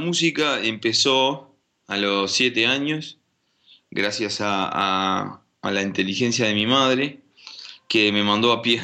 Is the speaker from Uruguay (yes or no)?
yes; Montevideo, Uruguay; born there; como bien vos sabés, sos uruguayo, acá es una sociedad que se toca mucho música en la calle y en las viviendas donde yo nací, ahí en Avenida y Propios